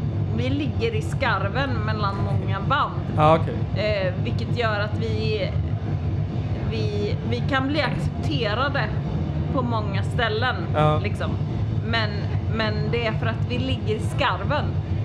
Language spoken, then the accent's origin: Swedish; Malmö, Skåne, Sweden; vi är från Malmö och där är allting jävligt jävligt uppdelat.